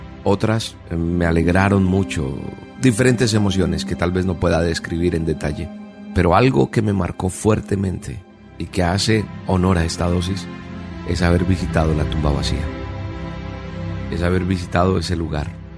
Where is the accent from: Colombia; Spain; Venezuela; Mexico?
Colombia; siendo colombiano